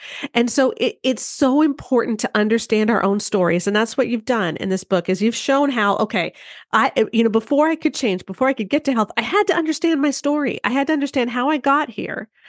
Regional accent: Belleville, Ontario, Canada; on March 23rd in Belleville, Ontario, in my hometown, we are going to have a big post-COVID party.

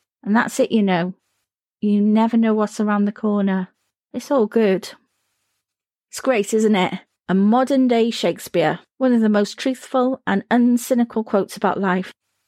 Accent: Cardiff, Wales, United Kingdom; born there; I was born in Cardiff in the 1970s to parents

